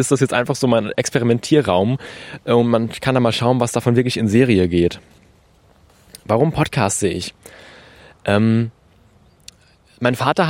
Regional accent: Herne, North Rhine-Westphalia, Germany; Ich bin aus Herne in Deutschland, einer wunderschönen Stadt im Ruhrgebiet.

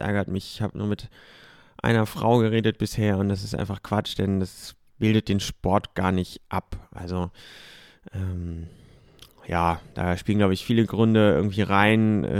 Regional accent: Hameln, Lower Saxony, Germany; born there; now in Berlin, Germany; Ich bin 1979 in Hameln geboren und seit einigen Jahren in Berlin.

